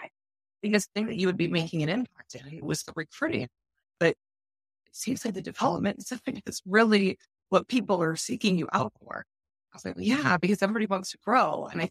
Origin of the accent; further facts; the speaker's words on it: Dallas, Texas, United States; now in St. Louis, United States; So I'm originally from Dallas, Texas girl, living in St. Louis now. So a transplant.